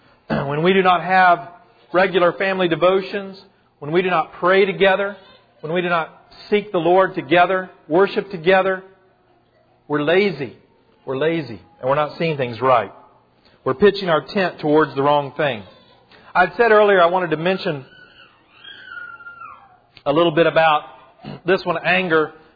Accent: Kentucky, United States; You remember when I was a little boy growing up in Kentucky on the childhood public schools

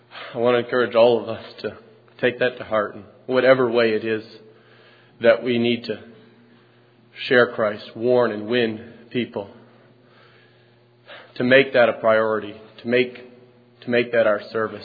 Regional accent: Ashland, Maine, United States; from Ashland, Maine.

